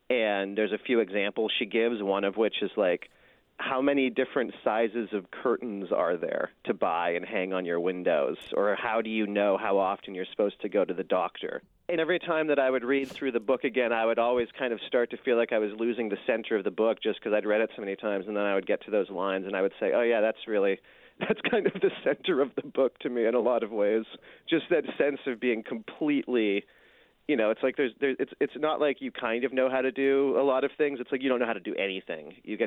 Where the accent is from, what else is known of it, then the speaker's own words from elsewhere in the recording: United States; I lie a lot and I say that I grew up in Portland. I didn't actually grow up in Portland. I grew up a town over, but I spent a lot of time there.